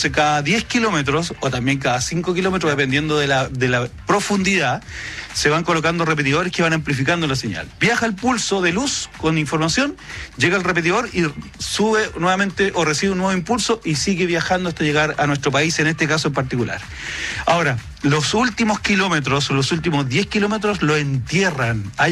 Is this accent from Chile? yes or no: yes; Chile; los servicios que nosotros consumimos como chilenos